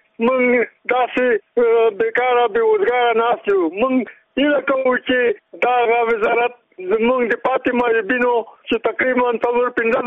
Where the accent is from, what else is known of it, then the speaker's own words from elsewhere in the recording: Khost, Afghanistan; زه د خوست څخه یو تن معیوب یم